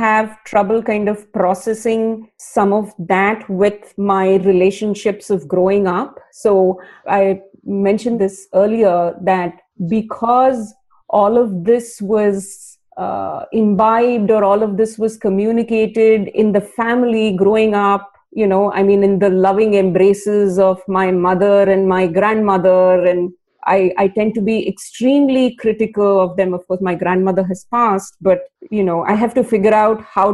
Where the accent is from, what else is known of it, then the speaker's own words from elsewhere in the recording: India; now in United States; I was born and I grew up in India and then I moved to the US.